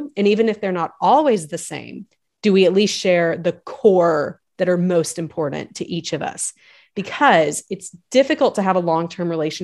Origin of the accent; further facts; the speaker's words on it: the South, United States; now in Nashville, United States; So we live just outside of Nashville now, but we grew up in the South.